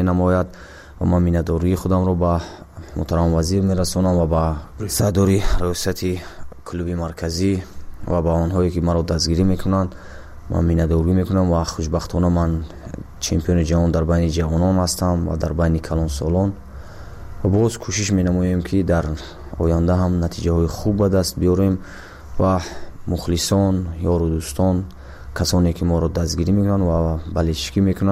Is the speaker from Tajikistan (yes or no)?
yes; Vanj, Gorno-Badakhshan, Tajikistan; also born or lived in Dushanbe; در ناحیه ایوان جیولاتی مقتوری کوهستانی بدخشان در جماعت دهاتی